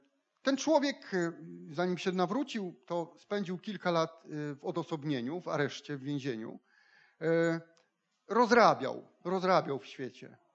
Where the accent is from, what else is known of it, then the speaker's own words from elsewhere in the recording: Gdynia, Pomeranian Voivodeship, Poland; born there; now in Giżycko, Poland; zdecydowałem, że zostaję w Giżycku, chociaż urodziłem się w Gdyni i chciałem wracać, ale zdecydowałem, że zostaję w Giżycku.